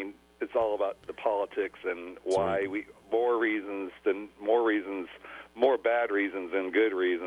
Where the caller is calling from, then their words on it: Bates City, Missouri, United States; I'm calling you from Bates City, from a long ways away.